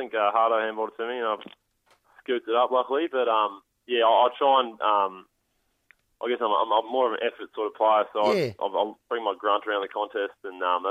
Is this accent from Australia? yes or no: yes; Melbourne, Victoria, Australia; I'm from Melbourne.